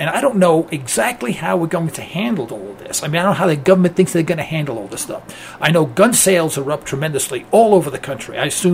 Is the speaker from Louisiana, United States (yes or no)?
no; New York City, New York, United States; now I'm from New York City. I'm an East Harlem boy. I sang doo-wop back in the 1950s.